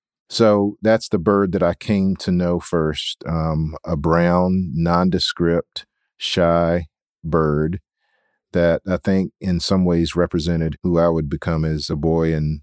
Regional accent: South Carolina, United States; Billy, I grew up in Edgefield County, South Carolina. It's a county hugging the Savannah River, and right across the river to the west is Augusta, Georgia.

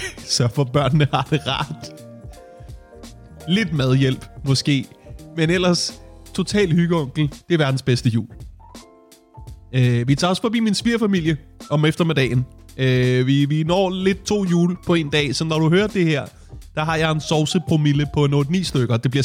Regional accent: Værløse, Capital Region of Denmark, Denmark; born there; Jeg kommer selv til at fejre jul i min fødeby Værløse.

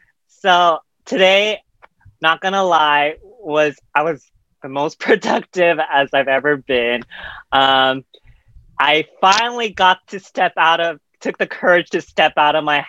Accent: Merced, California, United States; So I was born in Merced, California. And it's kind of like this very small town in the middle of California, where it was pretty predominantly white.

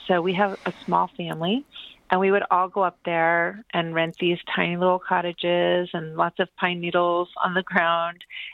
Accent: Wyckoff, New Jersey, United States; also born or lived in Chicago / Maryland; I have two older sisters, and we were raised in Wyckoff, but we moved around. We were in Chicago. We were in Maryland.

